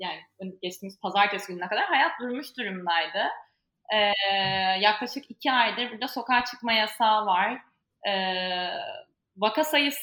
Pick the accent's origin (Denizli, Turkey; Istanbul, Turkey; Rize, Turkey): Istanbul, Turkey; iki kız kardeşiz. İkimiz de İstanbul'da doğduk ve büyüdük.